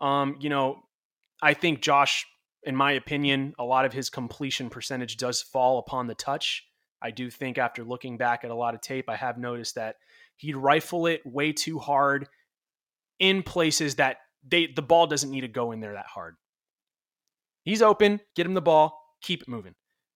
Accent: Florida, United States; I was a hockey fan growing up. Then I grew up in Florida and then the lockdown happened and I wasn't able to really get into hockey that much.

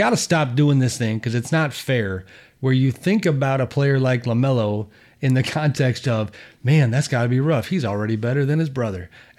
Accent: California, United States; Sac's not my home area. I've just been here forever. I guess area. I'm from NorCal.

